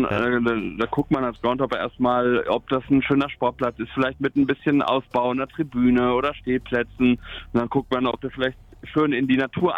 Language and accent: German; Lower Saxony, Germany; born there; Das war Hannover 96, weil ich hier gebürtig aus der Ecke komme